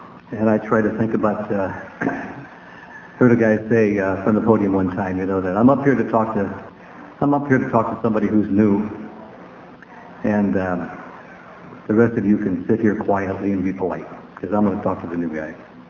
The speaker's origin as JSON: {"language": "English", "town": "San Francisco", "region": "California", "country": "United States", "tie": "born or raised there", "also_born_or_lived": "Oakland", "said": "I'm a Bay Area boy. I was raised in Oakland and moved to San Francisco to Hunters Point when I was around 4."}